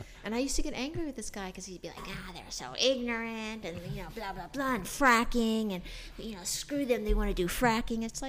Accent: Kansas, United States; born there; it's like I was born in Kansas, but I'm an Army brat, so I grew up a little bit everywhere with a German mm-hmm. mother

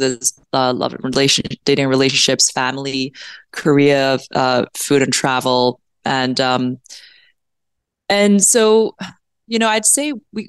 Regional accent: Hong Kong; also born or lived in Papua New Guinea / United Kingdom / Exeter, United States; I grew up in Hong Kong. Well, actually by the age of 14, I had lived in Papua New Guinea, the UK, Hong Kong, where my parents are originally from, and Exeter, New Hampshire, where I went to boarding school.

